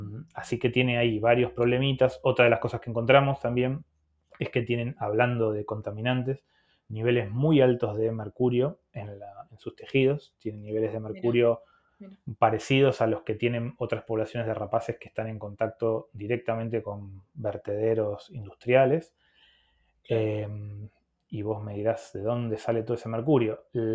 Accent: Tierra del Fuego, Argentina; Sí, yo soy de acá de Tierra del Fuego y cuando era chico me gané una guía de aves

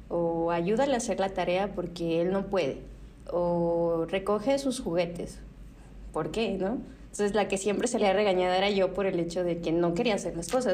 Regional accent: Ciudad del Carmen, Campeche, Mexico; also born or lived in Poza Rica, Mexico; yo nací en el estado de Veracruz, en Poza Rica, precisamente. Viví ahí hasta los 3 años y mi familia se mudó a Ciudad del Carmen, Campeche. Entonces, pues yo crecí, hice primaria, secundaria, preparatoria en Carmen.

